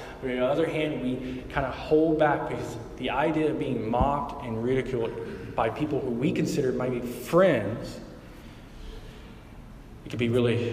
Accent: Alabama, United States; So, I grew up in the Deep South, like Alabama, country south.

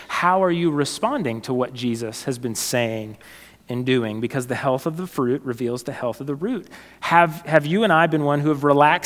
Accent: Concordia, Missouri, United States; I was back in my hometown. I grew up in Concordia, Missouri.

